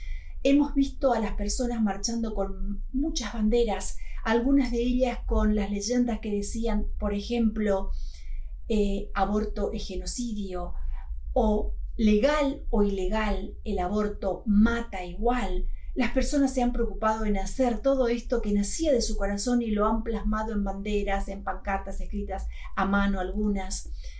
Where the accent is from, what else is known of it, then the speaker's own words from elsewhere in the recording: Argentina; en la Ciudad Autónoma de Buenos Aires, en mi país, Argentina, celeste y blanco